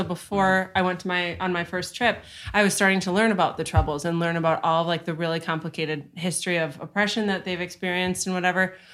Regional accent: Minnesota, United States; where are you from? And I say Minnesota

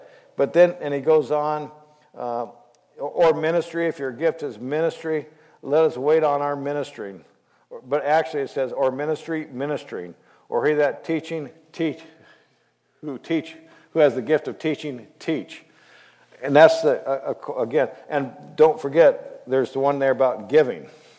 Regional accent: Iowa, United States; This is, he's over in Chicago. I'm from Iowa.

